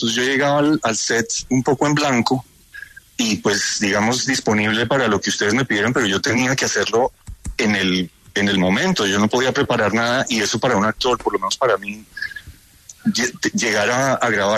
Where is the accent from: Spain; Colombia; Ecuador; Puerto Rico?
Colombia; en el resto de Latinoamérica saben que eso, los colombianos somos los únicos que lo decimos.